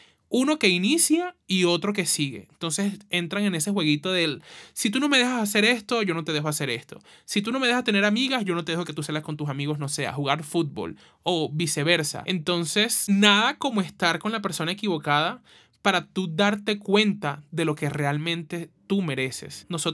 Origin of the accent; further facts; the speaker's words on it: La Guajira, Colombia; en lugares como de donde yo soy, Costa, Guajira, hay mucho machismo